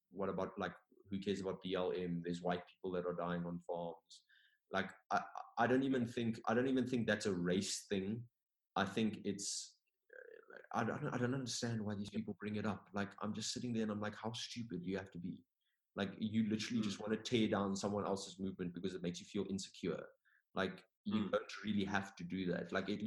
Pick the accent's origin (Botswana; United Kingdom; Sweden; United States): Botswana; Like, I've got the citizenship, but I've lived in Botswana my whole life.